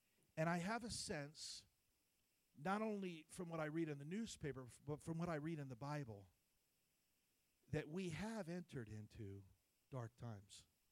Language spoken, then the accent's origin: English; New Jersey, United States; New Jersey is where I'm from. How many of you know I'm from New Jersey? How many can tell I'm from New Jersey, okay, by my obnoxious personality?